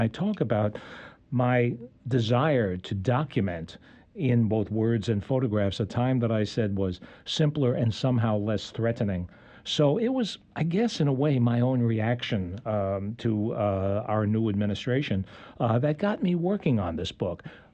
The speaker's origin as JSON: {"language": "English", "region": "New York", "country": "United States", "tie": "born or raised there", "said": "I'm a native New Yorker. I grew up in the Bronx within the shadow of Yankee Stadium. So loving New York kind of comes naturally to me."}